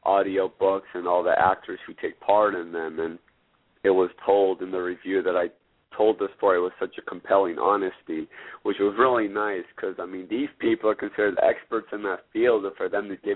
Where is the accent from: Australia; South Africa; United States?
United States; Idaho; also born or lived in Afghanistan; I grew up actually in Idaho. We were sponsored by an American family, and we grew up there.